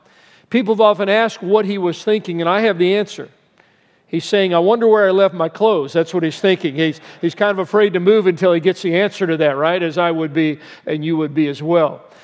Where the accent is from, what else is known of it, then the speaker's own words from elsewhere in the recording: Albuquerque, New Mexico, United States; now in Colorado, United States; told people I was from New Mexico, they thought I lived in a foreign country, but it is a state just below Colorado where I live now.